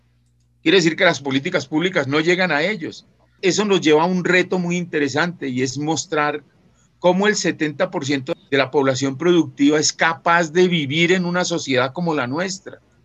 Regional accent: Colombia; lo que nos hizo como colombianos lo que somos hoy en día

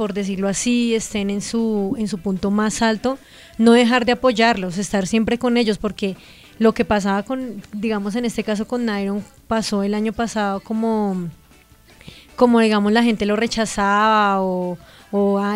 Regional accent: Colombia; ahí estuvimos como colombianos apoyándolos

